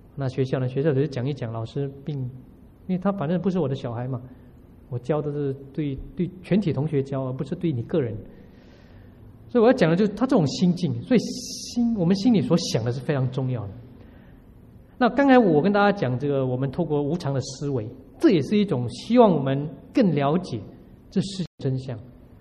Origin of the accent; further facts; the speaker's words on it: Singapore; born there; 现在的人，像我出生在新加坡，我好久好久才看到猪，哎，猪长得怎么样？